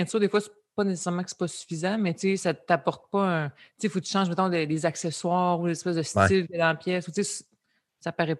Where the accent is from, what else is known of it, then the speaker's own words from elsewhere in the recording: Romandy, Switzerland; Puis les deux, on vient de Romande.